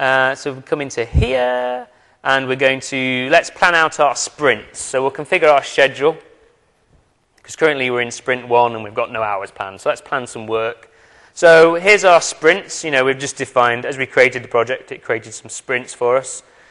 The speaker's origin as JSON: {"language": "English", "country": "United Kingdom", "said": "I'm from the UK, as we've already established by my crazy accent."}